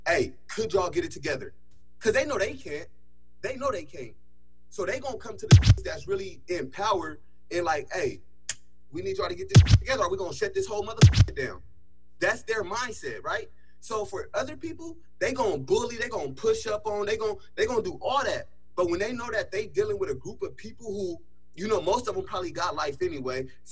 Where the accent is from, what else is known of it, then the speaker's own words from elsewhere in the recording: Sacramento, California, United States; I'm from Sacramento, California, but I fell out of Monoma County, which is Portland, Oregon.